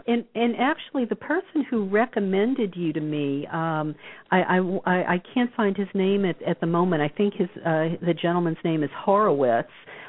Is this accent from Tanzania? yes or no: no; Bible Belt, United States; You know, I grew up in the Bible Belt, and I never had a mystical experience as a Catholic